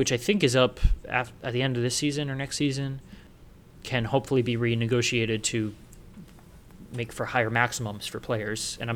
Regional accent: New York, United States; Of course, we are both from New York State.

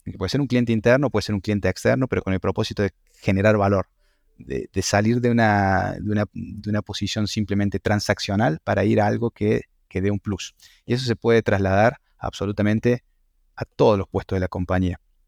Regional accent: Córdoba, Argentina; accent: Cordoban; Soy de Córdoba, como se escucha en la tonada.

